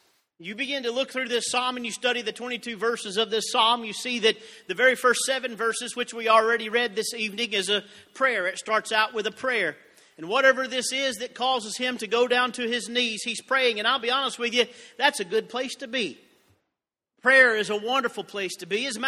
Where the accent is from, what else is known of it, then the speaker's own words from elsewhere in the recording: Georgia, United States; but I'm from Georgia and I say y'all, praise the Lord.